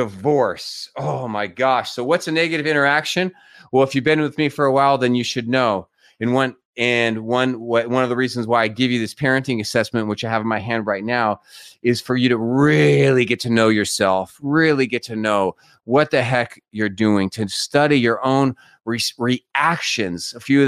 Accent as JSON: {"language": "English", "town": "San Diego", "region": "California", "country": "United States", "tie": "born or raised there", "said": "And my growing up in San Diego, my step parents, we just never had ribs."}